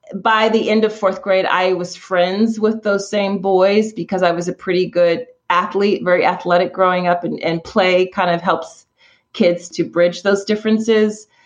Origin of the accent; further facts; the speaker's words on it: Philadelphia, Pennsylvania, United States; So I grew up in Philly, a real urban kid.